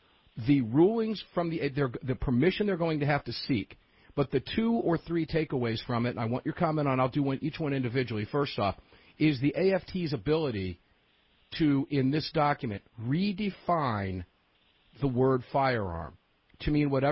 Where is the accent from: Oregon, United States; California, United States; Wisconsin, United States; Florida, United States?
Florida, United States; Tampa; in beautiful Sarasota, Florida, just south of my hometown in Tampa. I'm jealous. I miss home